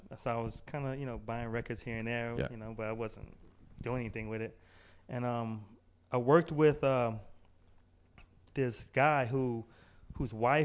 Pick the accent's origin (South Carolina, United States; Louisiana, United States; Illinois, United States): Louisiana, United States; Yeah, I'm originally from Louisiana.